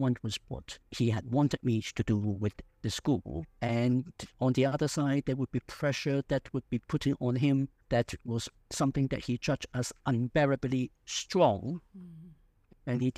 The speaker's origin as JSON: {"language": "English", "country": "Hong Kong", "tie": "born there", "said": "I was born in Hong Kong and I went to Oxford in 1981."}